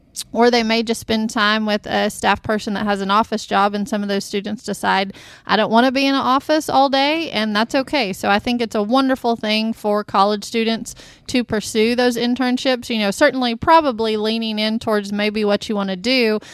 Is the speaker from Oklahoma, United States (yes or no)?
yes; Chickasha, Oklahoma, United States; I grew up in Chickasha, as some folks know, and worked at the vet clinic in the summertime in Chickasha